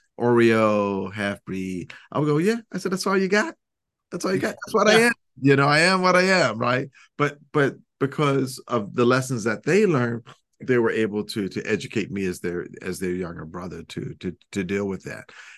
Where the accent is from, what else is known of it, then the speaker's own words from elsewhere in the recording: Atlantic City, New Jersey, United States; growing up in Atlantic City, New Jersey, where we did have a pretty good size gay community.